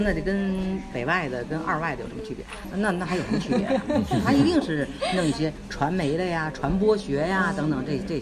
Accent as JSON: {"language": "Chinese", "region": "Beijing", "country": "China", "said": "因为我们是北京的孩子嘛，户籍来讲你是北京的，所以从北京走又回到北京"}